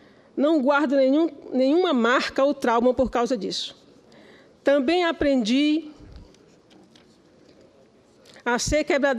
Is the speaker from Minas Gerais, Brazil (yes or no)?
no; União, Piauí, Brazil; venho lá da cidade de União, do meu Piauí, do meu Nordeste, de gente simples, corajosa e bem informada.